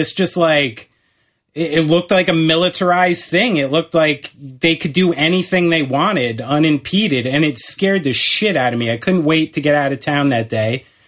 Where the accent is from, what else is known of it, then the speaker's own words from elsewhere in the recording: New Jersey, United States; hey, we're from New Jersey.